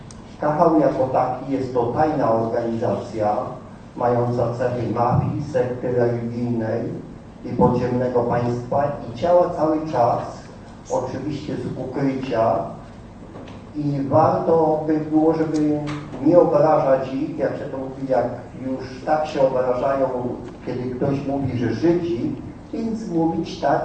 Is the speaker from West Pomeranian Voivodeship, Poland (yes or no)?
yes; Mieszkowice, West Pomeranian Voivodeship, Poland; Pochodzę z gminy Mieszkowice.